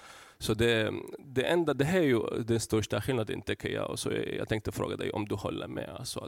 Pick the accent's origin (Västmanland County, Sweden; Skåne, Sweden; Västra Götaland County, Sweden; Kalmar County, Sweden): Västmanland County, Sweden; Västerås; och jag kommer från Västerås.